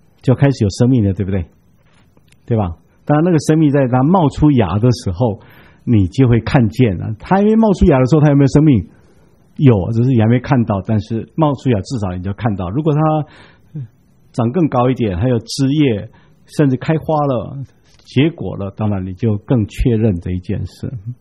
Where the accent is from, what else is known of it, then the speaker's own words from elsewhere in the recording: Taiwan; 我们台湾人都说啊